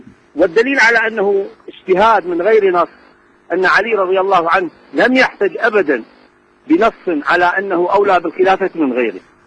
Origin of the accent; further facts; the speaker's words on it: Iraq; أنا هاشمي قريشي من العراق.